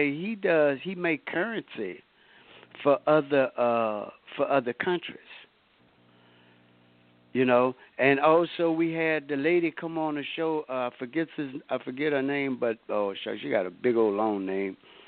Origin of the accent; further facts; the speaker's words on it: Lake Charles, Louisiana, United States; It's people from even my hometown, Lake Charles, Louisiana.